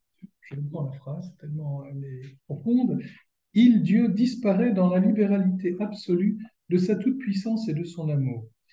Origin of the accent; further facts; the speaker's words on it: Grand Est, France; quand on est pas belge, moi je suis lorrain, donc un peu entre les deux